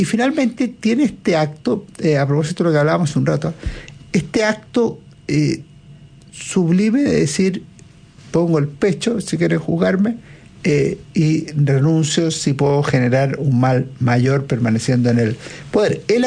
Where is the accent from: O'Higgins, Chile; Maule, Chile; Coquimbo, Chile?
Coquimbo, Chile; La Serena; Soy de Serena.